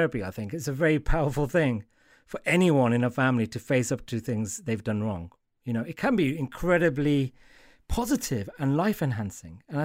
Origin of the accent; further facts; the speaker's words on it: Wolverhampton, West Midlands, United Kingdom; I mean, I know, I'm from Wolverhampton. I know these people.